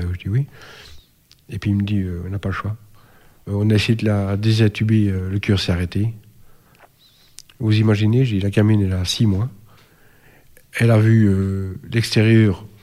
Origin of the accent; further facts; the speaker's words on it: Verviers, Wallonia, Belgium; j'ai 48 ans, je viens de Verviers. Verviers, c'est près de Liège, pour ceux qui ne connaissent pas.